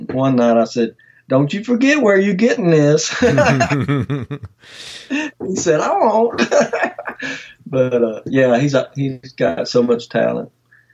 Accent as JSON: {"language": "English", "town": "Murfreesboro", "region": "Tennessee", "country": "United States", "tie": "born or raised there", "said": "There was so many good players in my area. I grew up in Murfreesboro."}